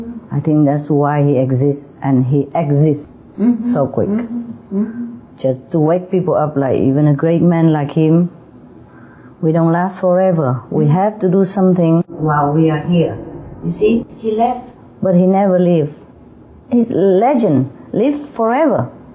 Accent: Vietnam; I'm originally from Vietnam. But I have some Chinese blood, you know, somehow, somewhere. Probably ancestry.

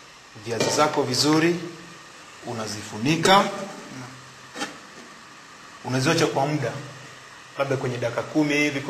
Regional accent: Nairobi, Kenya; na sisi wote wawili tunatoka Nairobi, Kenya.

